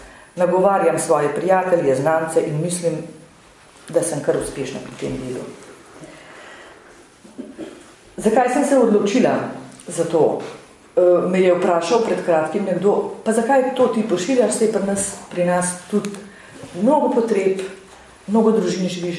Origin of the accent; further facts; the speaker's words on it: Zgornji Brnik, Upper Carniola, Slovenia; Prihajam iz Zgornjega Brnika